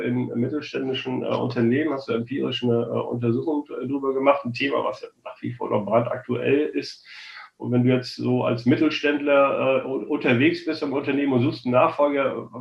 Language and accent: German; Kiel, Schleswig-Holstein, Germany; now in Hamburg, Germany; Ich komme ja ursprünglich aus Kiel